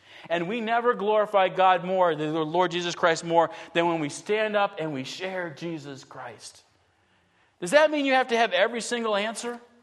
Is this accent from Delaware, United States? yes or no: no; Buffalo, New York, United States; I just spent time with family, and we grew up in Buffalo, New York, and Buffalo, New York is a place, it's the home of the Buffalo Bills, unfortunately.